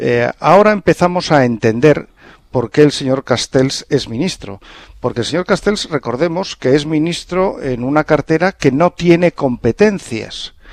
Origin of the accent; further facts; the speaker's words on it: Santander, Cantabria, Spain; que yo, que soy de Santander, le tengo un gran cariño